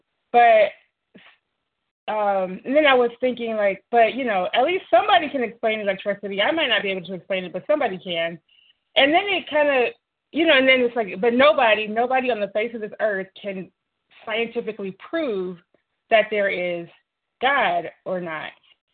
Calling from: Detroit, Michigan, United States; I'm calling from Detroit, Michigan.

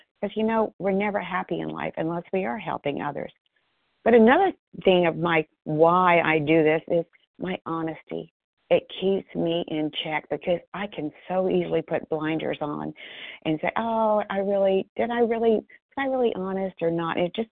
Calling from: Athens, Georgia, United States; compulsive eater from Georgia, outside Athens, Georgia.

